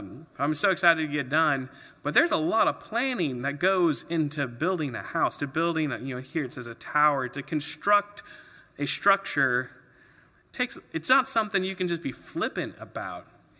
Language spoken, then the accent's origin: English; Alaska, United States; But also now they think about growing up in Alaska, we never planted a pear tree ever because it's in Alaska.